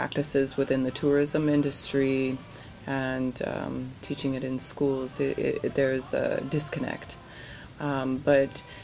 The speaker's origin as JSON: {"language": "English", "country": "United States", "lives_now": "Zanzibar, Tanzania", "said": "I am an American who has found a second home in Zanzibar, so I live in Zanzibar, Tanzania."}